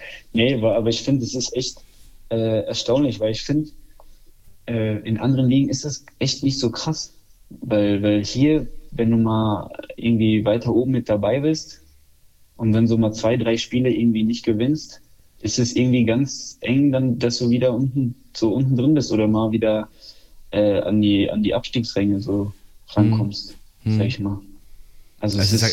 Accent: Poland; Essen auf jeden Fall. Also vor allen Dingen dann bei uns in Polen. Also da gibt es so viel zu essen, da kannst du nicht anders.

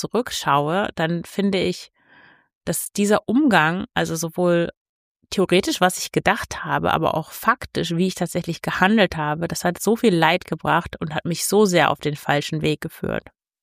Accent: Lower Saxony, Germany; ich komme ja aus dem Emsland, da war nicht viel los.

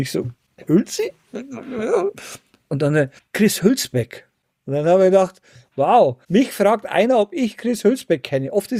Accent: Bavaria, Germany; Ich komme aus dem Bayerischen Wald, ja. Wo ich sage, ich bin auf 100 Einwohner Kuhdorf aufgewachsen.

